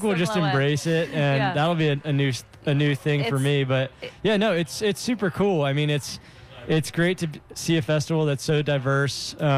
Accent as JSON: {"language": "English", "region": "Maryland", "country": "United States", "tie": "born or raised there", "said": "I grew up in the Baltimore area."}